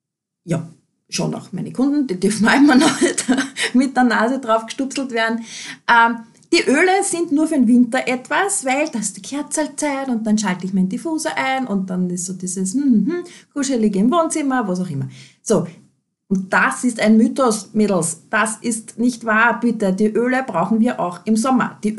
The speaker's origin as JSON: {"language": "German", "region": "Lower Austria", "country": "Austria", "said": "ich bin ja aus Niederösterreich"}